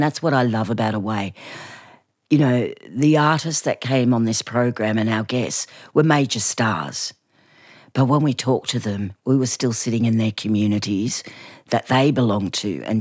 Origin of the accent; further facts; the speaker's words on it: New South Wales, Australia; I'm from Bundjalung Country up there in the north